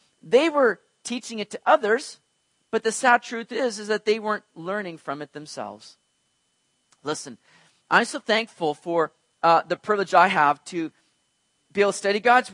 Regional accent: Vancouver, British Columbia, Canada; I'm very proud to be homegrown right here, you know, to have been born and raised in the greater Vancouver area, and I'm proud to be a Canadian.

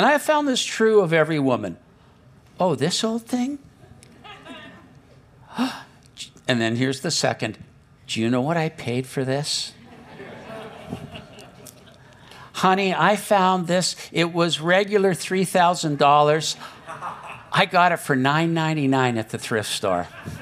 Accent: Saskatchewan, Canada; also born or lived in Lower Mainland; now in Kelowna, Canada; I lived in the Lower Mainland for 25 years. I grew up in Saskatchewan, and I mean, I shoveled a lot of snow and whatever, but after 25 years on the coast, I really forgot about it. Then I moved to Kelowna.

